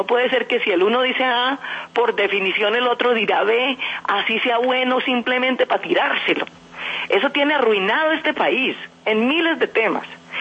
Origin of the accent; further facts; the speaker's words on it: Colombia; como los colombianos esperamos